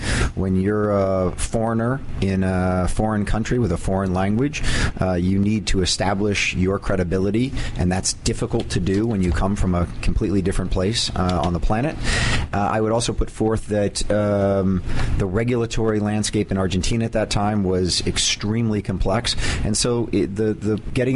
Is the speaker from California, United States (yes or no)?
no; Washington, D.C., District of Columbia, United States; Washington, D.C.